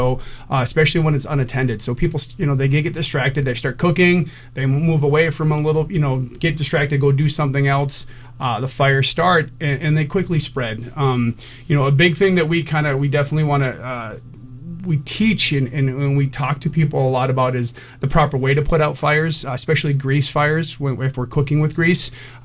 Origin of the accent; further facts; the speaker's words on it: Massachusetts, United States; moved away; Actually from the East Coast, right outside of Boston, and I moved here in early 2000s.